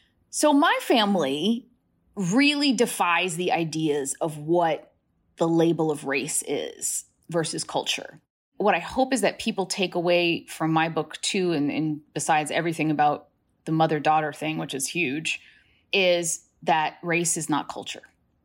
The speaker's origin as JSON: {"language": "English", "country": "United States", "said": "So of course I'm American."}